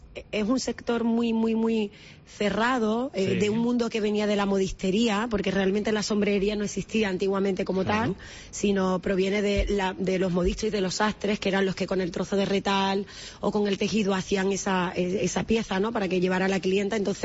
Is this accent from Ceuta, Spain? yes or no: no; Seville, Andalusia, Spain; born there; now in Canary Islands, Spain; todo el mundo sabe que soy andaluza de nacimiento, uh-huh, pero sevillana, pero canaria de corazón y de mi hogar.